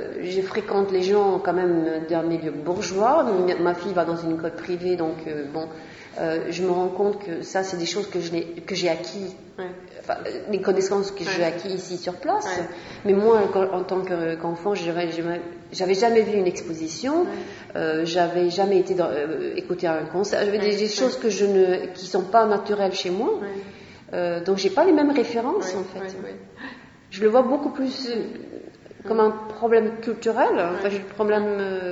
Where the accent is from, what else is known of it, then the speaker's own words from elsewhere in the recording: Paris, Île-de-France, France; Oui, je suis parisienne, oui.